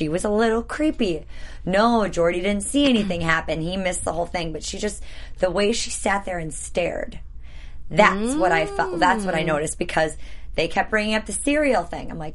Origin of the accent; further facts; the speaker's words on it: Wisconsin, United States; And, sadly, I'm from Wisconsin.